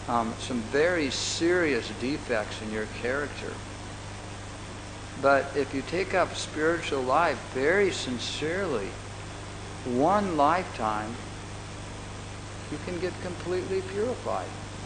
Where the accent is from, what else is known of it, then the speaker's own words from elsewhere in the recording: United States; I can say for myself that I came from America. And in America, we are trained that we want to be number one.